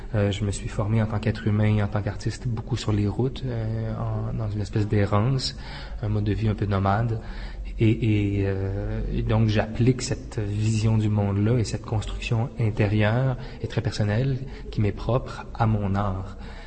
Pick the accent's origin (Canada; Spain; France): Canada; Quebec; chez nous, au Canada, au Québec et à Montréal particulièrement.